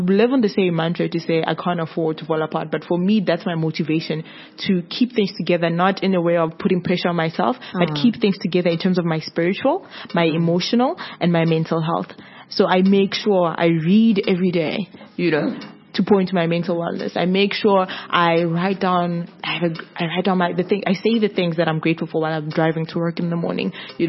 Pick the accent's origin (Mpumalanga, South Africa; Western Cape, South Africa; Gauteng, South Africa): Western Cape, South Africa; Cape Town; remember I just traveled, I was from Cape Town